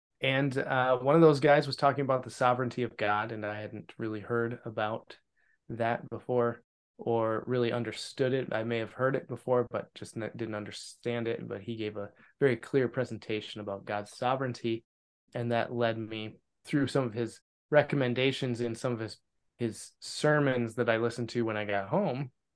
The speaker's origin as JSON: {"language": "English", "region": "Wisconsin", "country": "United States", "said": "I came from Wisconsin. Stephanie's from Michigan."}